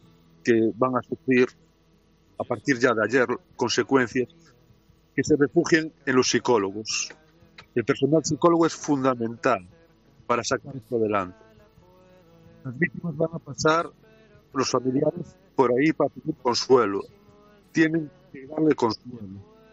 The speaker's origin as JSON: {"language": "Spanish", "region": "Galicia", "country": "Spain", "said": "como los gallegos guardamos todo para adentro."}